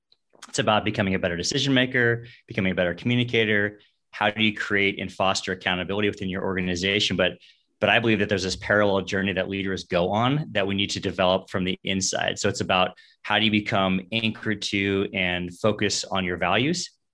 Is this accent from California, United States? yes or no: yes; California, United States; So I grew up in Northern California.